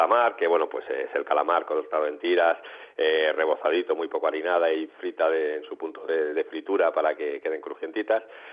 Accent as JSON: {"language": "Spanish", "town": "Laredo", "region": "Cantabria", "country": "Spain", "said": "Yo soy de Laredo"}